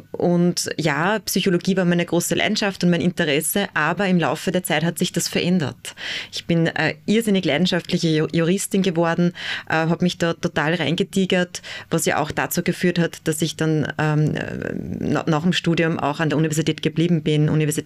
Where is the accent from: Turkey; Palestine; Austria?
Austria; Upper Austria; Ich bin Oberösterreicherin, habe in Innsbruck studiert.